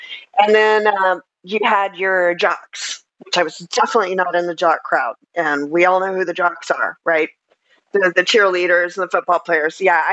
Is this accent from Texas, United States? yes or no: yes; Texas, United States; also born or lived in Savannah, Georgia; I had moved from an all Catholic girls school in Savannah, Georgia, back to my home state of Texas. And I'll tell you why I don't have the accent, by the way.